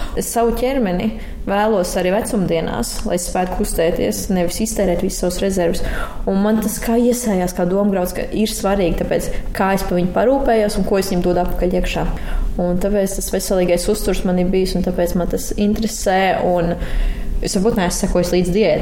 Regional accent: Talsi, Kurzeme, Latvia; es saku, es no Talsiem

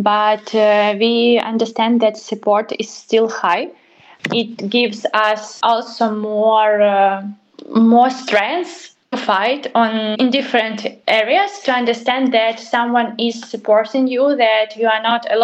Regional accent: Ukraine; I saw more Ukrainian flags than I can spot in my hometown in Ukraine.

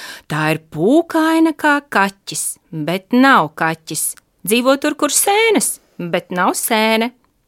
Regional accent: Riga, Latvia; no Rīgas. Es esmu mūzikas skolotāja Rīgas 213. pirmskolā.

